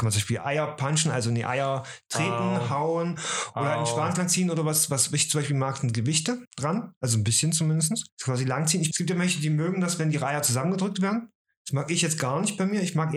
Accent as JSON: {"language": "German", "country": "Germany", "said": "Ja genau, als Deutscher"}